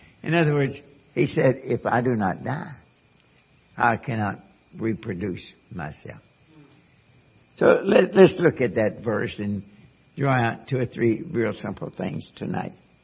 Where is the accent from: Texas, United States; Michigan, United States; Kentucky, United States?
Kentucky, United States; But being born and raised in Kentucky, then I knew a lot more about corn.